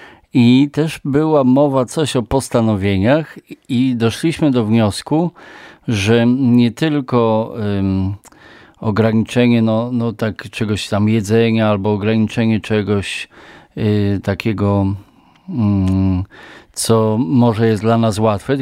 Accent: Ostrów Wielkopolski, Greater Poland Voivodeship, Poland; A skąd jestem? Z parafii Piotra i Pawła w Kaliszu. Jak już wszyscy powiedzieli skąd są, to ja muszę też. A w ogóle to z Ostrowa.

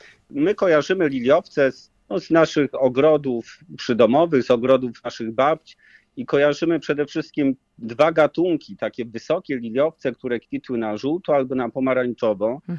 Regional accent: Tłokinia Wielka, Greater Poland Voivodeship, Poland; Pochodzę z Tłokini Wielkiej

